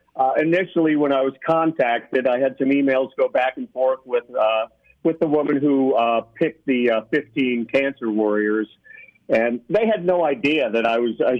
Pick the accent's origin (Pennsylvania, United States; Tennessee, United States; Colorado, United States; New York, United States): Pennsylvania, United States; when I was a little 10-year-old kid growing up outside of Philadelphia, right next to Villanova